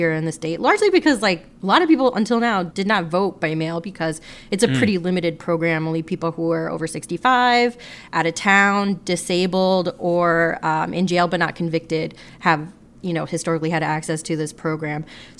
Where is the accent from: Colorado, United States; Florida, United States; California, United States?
Florida, United States; And I grew up in Florida, to be clear, so I didn't, I never had to learn it.